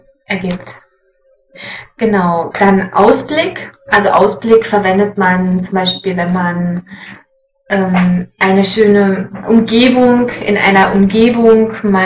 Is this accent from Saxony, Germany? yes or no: yes; Leipzig, Saxony, Germany; Ich komme aus Deutschland, aus Leipzig.